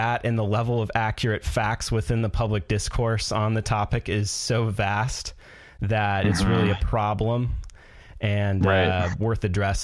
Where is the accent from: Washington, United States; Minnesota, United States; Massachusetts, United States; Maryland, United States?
Washington, United States; Sedro-Woolley; I grew up in Cedar Woolley.